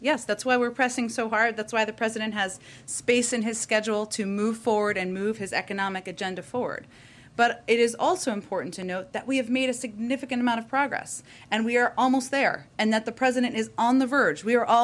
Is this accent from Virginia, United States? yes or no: yes; Arlington, Virginia, United States; I can confirm that the president is going to Arlington later this evening, and that is my hometown as well